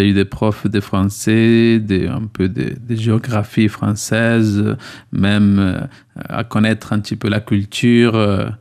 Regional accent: Ecuador; now in Bayonne, France; je viens de l'Équateur, j'ai 30 ans. Bon, je viens d'une famille de 9 enfants, moi je suis le 7e, alors entre le petit. Et voilà, je suis à Bayonne depuis 9

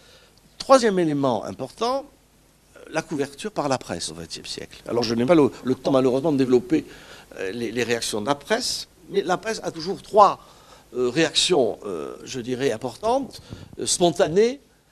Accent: France; que je vous livre en tant que Français

